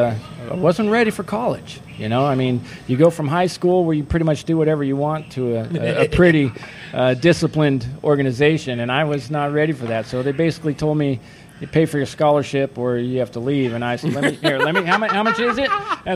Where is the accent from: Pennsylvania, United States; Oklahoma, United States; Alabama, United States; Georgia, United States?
Oklahoma, United States; also born or lived in Mesa; When I was a kid, I grew up in Oklahoma, but I was born in Mesa.